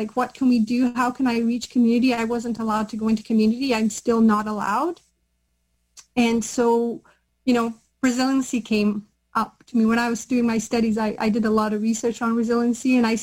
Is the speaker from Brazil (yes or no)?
yes; Brazil; English is a second language; moved away as an adult; now in Canada